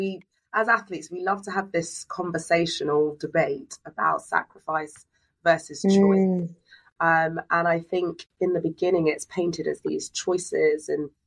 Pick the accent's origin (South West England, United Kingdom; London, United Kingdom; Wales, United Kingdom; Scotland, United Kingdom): London, United Kingdom; Wembley; I grew up in Northwest London, so everyone knows Wembley. Wembley. I grew up tucked behind there. The state called Stonebridge Estate is notorious for the gang culture, high crime rates, low income community.